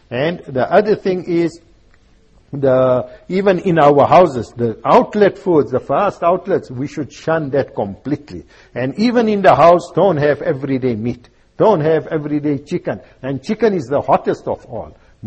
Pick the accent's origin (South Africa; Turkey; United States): South Africa; Primrose; I was born in Primrose and grew up there, and all a white area. The only, we were our family Muslim